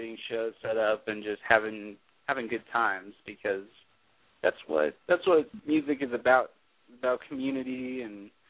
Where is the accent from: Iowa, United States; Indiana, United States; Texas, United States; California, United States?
Texas, United States; born there; moved away; I was born in Texas and I moved to Colorado, so kind of reverse what you did